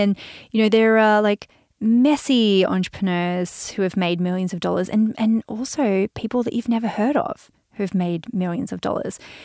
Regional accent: Australia; accent: Aussie; I'm Australian. Oh, I don't know if you've noticed. I'm Australian, mate. I'm an Aussie. But when I first started my business, I was like, oh, my accent's so Aussie.

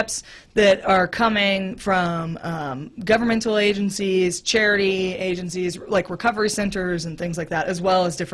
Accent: San Antonio, Texas, United States; but I grew up in San Antonio, and so when I was in college, I would go to this type of event in San Antonio.

